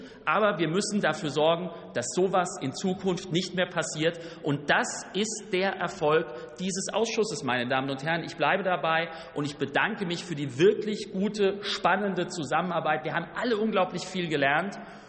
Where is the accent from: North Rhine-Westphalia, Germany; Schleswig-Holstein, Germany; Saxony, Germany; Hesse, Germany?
Hesse, Germany; ich komme aus Hessen.